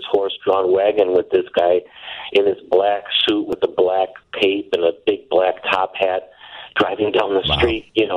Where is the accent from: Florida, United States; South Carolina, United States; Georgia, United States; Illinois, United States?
Illinois, United States; Chicago; But I even remember as a kid growing up in Chicago that drugstores sold books